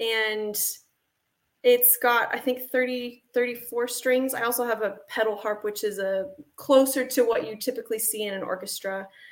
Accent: Colorado, United States; No, I'm actually from Colorado. And I'm kind of in Idaho and Colorado at the moment.

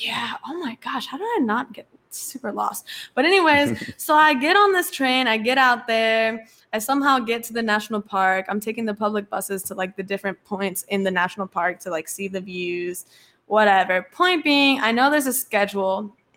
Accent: Indiana, United States; growing up in Indiana, where we don't really have much going on at all, it seems like so much is so memorable.

